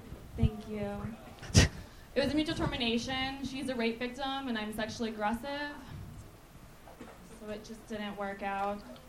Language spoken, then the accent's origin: English; Minnesota, United States; now in Los Angeles, United States; Minnesota.